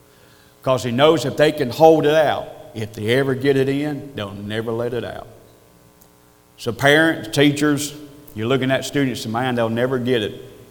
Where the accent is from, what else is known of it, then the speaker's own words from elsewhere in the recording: North Carolina, United States; accent: hillbilly; Years ago, and you can tell by my accent, I have a hillbilly accent from the hills of North Carolina.